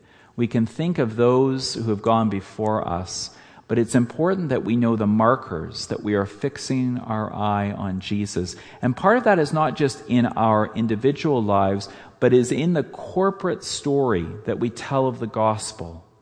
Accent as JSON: {"language": "English", "region": "Manitoba", "country": "Canada", "tie": "born or raised there", "said": "I gave them advice that an elder in my home church growing up in Manitoba gave me."}